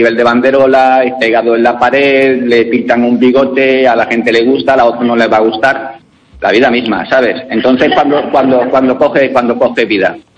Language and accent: Spanish; Community of Madrid, Spain; also born or lived in Seville; now in A Coruña, Spain; yo me considero un madrileño de Sevilla, que vive en Coruña, que está integradísimo en Coruña